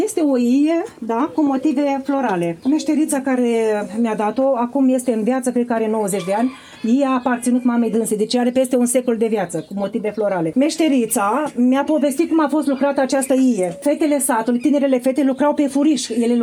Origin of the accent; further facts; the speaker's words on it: Săveni, Iași County, Romania; S-a format în 1924, are și satul meu natal, acum la sfârșit de Cireșar, satul meu natal are un secol de viață.